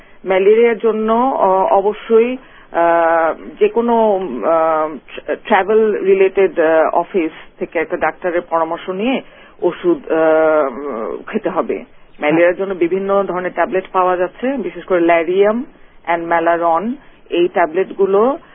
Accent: Bangladesh; যদিও আমরা বাংলাদেশি সিটিজেন কিন্তু যেহেতু আমরা দেশে থেকে দূরে আছি

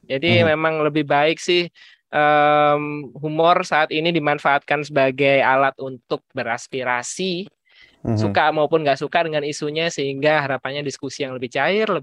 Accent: Indonesia; Saya dari Indonesia

